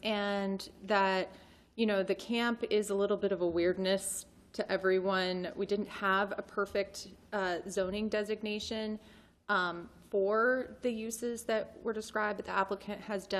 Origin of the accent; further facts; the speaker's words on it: Lexington, Kentucky, United States; I'm from Lexington, Kentucky, right?